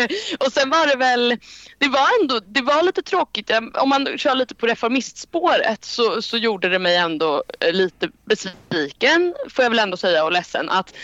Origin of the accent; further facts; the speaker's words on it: Gothenburg, Västra Götaland County, Sweden; Nu är jag här som reformist, men jag var där som göteborgare och drev liknande motioner.